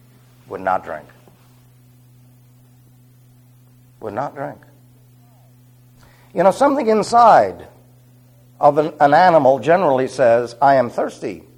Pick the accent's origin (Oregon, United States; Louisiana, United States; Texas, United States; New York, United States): New York, United States; New York City; I'm born and raised in New York City. The only thing I ever did with sheep was eat them.